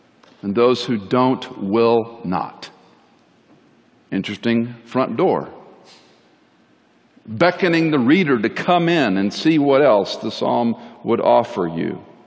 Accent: Texas, United States; I grew up in Texas, and if you say, bless your heart, you know what that means?

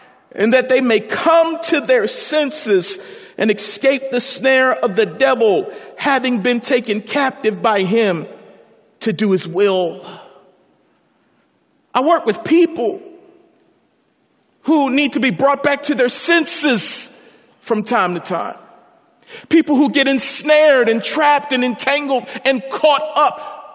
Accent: Baltimore, Maryland, United States; So I'm from Baltimore, and every now and then I like to bang.

